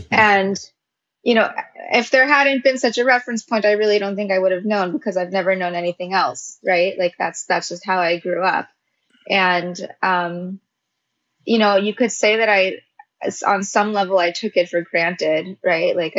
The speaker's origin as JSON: {"language": "English", "town": "Los Angeles", "region": "California", "country": "United States", "tie": "born or raised there", "said": "And growing up in West LA and, you know, in Beverly Hills, you know, you have a lot of pretty like kind of like square in the box kind of people."}